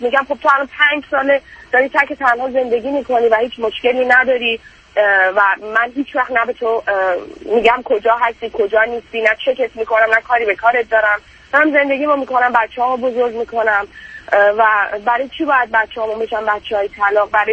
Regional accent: Iran; moved away as an adult; خودم 32 سالم هست الان و شوهرم 35 سالشه و من الان تقریبا 5 سال میشه که از ایران خارج شدم برای گرفتن پاسپورت و اینا، کلن بیرون از ایران هستم

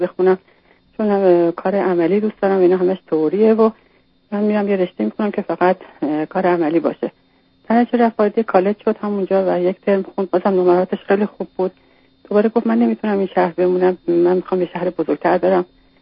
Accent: Iran; moved away as an adult; now in Canada; ما حدوداً تقریباً 16 سالش که بود از ایران مهاجرت کردیم و این یک از شهرهای کانادا اومدیم

